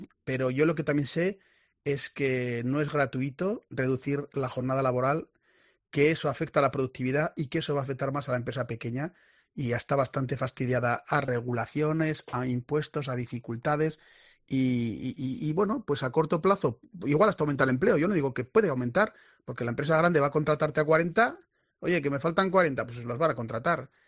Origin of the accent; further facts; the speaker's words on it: Azagra, Navarre, Spain; yo soy de pueblo. …, que soy de Azagra.